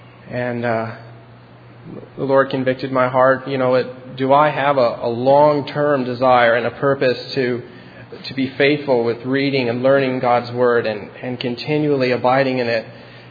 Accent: Stayton, Oregon, United States; I'm from Staten, Oregon.

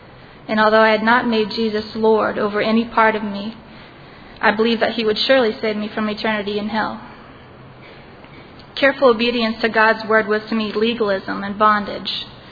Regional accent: Indiana, United States; now in Ephrata, United States; I'm from Indiana, but most recently from Pennsylvania here in Ephrata.

